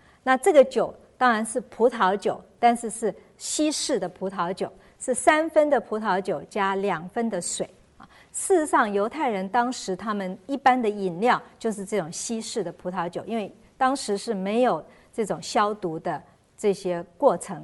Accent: Taiwan; 就好像我们小时候在台湾的时候，那时候很多人家自己养鸡

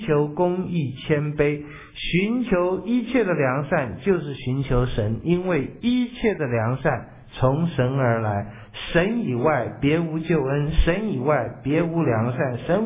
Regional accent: China; 这是我们中国人说的，人死如灯灭

